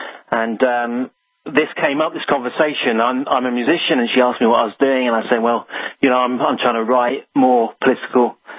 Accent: England, United Kingdom; even though I'm an Englishman

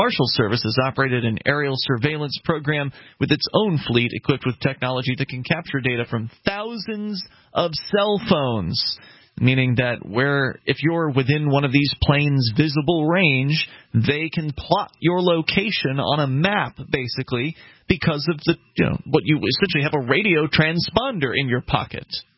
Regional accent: Florida, United States; By the way, I'm from Florida originally.

